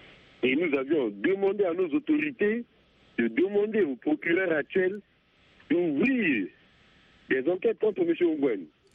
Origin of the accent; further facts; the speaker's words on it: Central African Republic; Je suis centrafricain